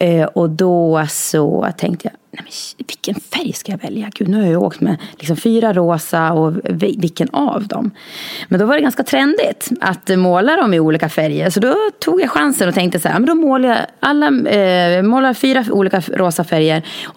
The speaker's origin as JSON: {"language": "Swedish", "town": "Norberg", "region": "Västmanland County", "country": "Sweden", "tie": "born or raised there", "said": "när man spelar fotboll bara hemma i Norberg"}